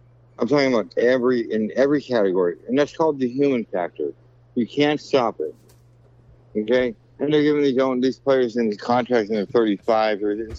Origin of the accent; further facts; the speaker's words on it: Garden Grove, California, United States; California, by Angel Stadium. I used to ride my bike to Angel Stadium every night.